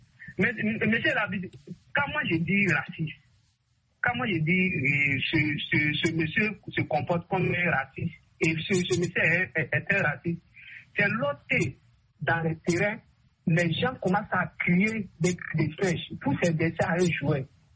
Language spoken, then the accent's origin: French; Burkina Faso; Puisque même chez moi, au Burkina Faso